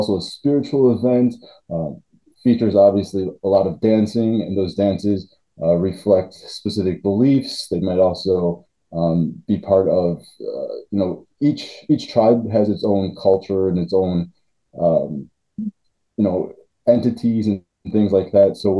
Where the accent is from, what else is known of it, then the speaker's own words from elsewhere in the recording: Chicago, Illinois, United States; I actually grew up in the Chicago area. I was born in Chicago and went back and forth kind of between the city and the suburbs.